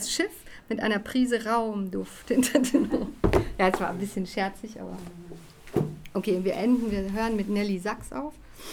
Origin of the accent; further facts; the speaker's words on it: Tehran, Tehran Province, Iran; Und ich bin ja in Teheran aufgewachsen, und ich bin ja auch schon ein älterer Jahrgang, nämlich 1963er Jahrgang.